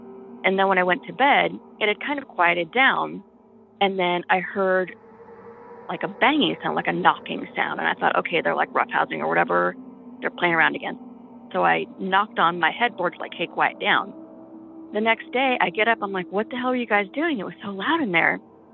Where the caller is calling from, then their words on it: Georgia, United States; I'm calling from Georgia, and this happened a few months ago.